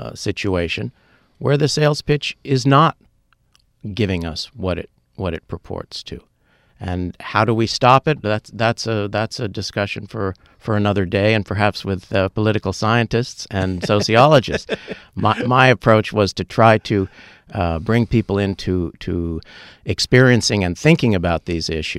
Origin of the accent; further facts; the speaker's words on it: United States; This is the joy of being America, being an American in this country, where you really do have opportunities